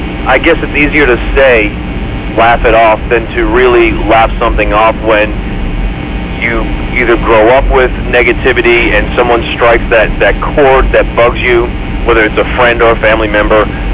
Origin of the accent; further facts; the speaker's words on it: New Jersey, United States; I'm from New Jersey.